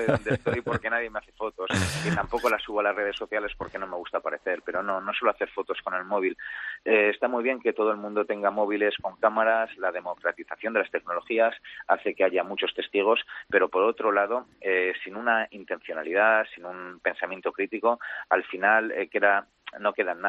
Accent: Zaragoza, Aragon, Spain; Pues yo ahora estoy en mi tierra, en Zaragoza, la echo mucho de menos, por son mis raíces, es mi pasado

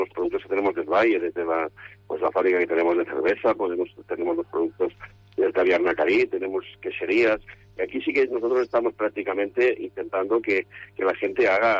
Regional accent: Arties, Catalonia, Spain; Y este año pues tenemos Arties, que es mi pueblo, y Garós.

